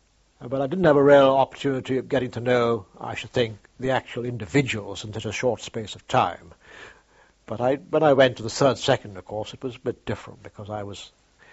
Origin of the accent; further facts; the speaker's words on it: Mumbai, Maharashtra, India; born there; I was born in Bombay.